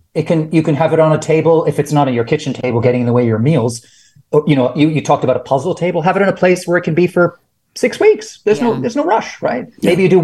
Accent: Canada; Because that's how you spell it in the U.S. Because I'm Canadian, right?

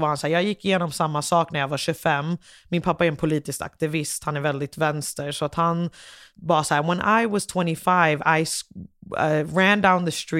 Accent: Liberia; now in Sweden; Jag kommer från Liberia.

